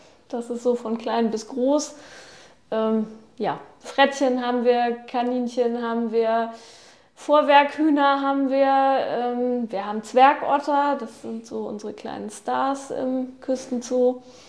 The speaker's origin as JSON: {"language": "German", "town": "Cuxhaven", "region": "Lower Saxony", "country": "Germany", "tie": "born or raised there", "said": "und ich bin gebürtige Cuxhavenerin"}